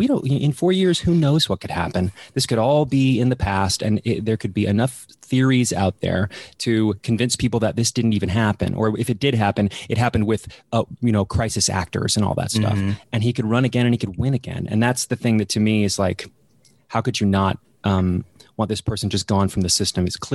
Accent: Dallas, Texas, United States; I'm from Dallas, Texas.

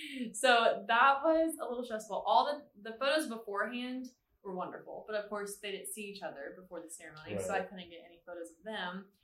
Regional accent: New Braunfels, Texas, United States; So I'm originally from New Braunfels.

